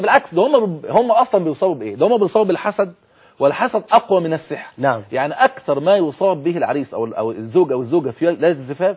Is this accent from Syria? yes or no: no; Egypt; والله العظيم عندنا في مصر يعني شيء محزن.